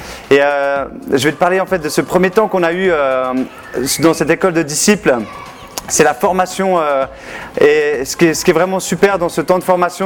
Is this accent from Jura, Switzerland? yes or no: no; Geneva, Switzerland; je viens de Genève